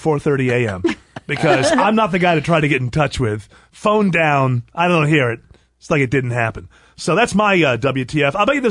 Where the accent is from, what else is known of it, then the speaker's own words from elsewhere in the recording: New York, United States; People who know me know that I love the Falcons, but I was raised in Western New York.